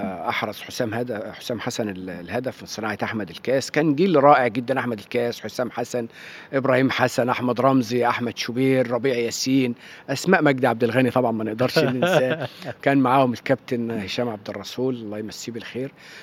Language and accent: Arabic; Santis, Beheira, Egypt; وكنت ساكن في دمنهور لأن قريتي اسمها سنطيس بعيدة شوية عن دمنهور